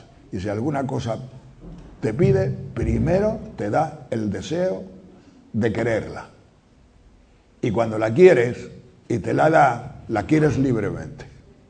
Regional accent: Riaño, Castile and León, Spain; En mi pueblo hay un pantano muy grande, es el pantano de Riaño, y entonces pues es un pantano que tiene una pared enorme, pasa la carretera por encima y todo eso

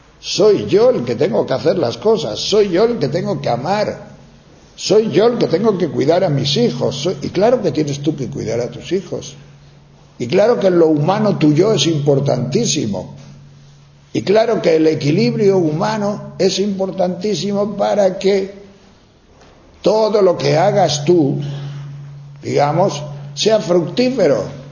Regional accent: León, Castile and León, Spain; Era el párroco de mi pueblo cuando yo era pequeño, después de la guerra. Yo soy de León, de la montaña de León, y allí había muchos maquis huidos de Asturias.

